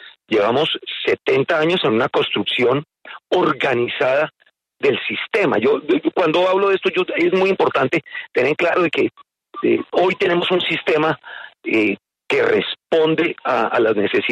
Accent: Colombia; se lo digo como colombiano

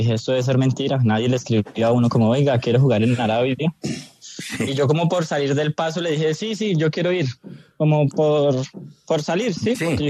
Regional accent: Carmen de Apicalá, Tolima, Colombia; De Apicalá, no diga que soy de Melgar porque mi mamá se vuelve loca.

